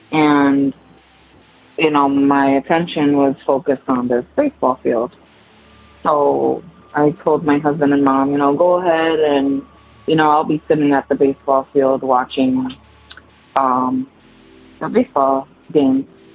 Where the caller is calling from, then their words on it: Connecticut, United States; Hi, Tony and friends. … I'm calling from Connecticut.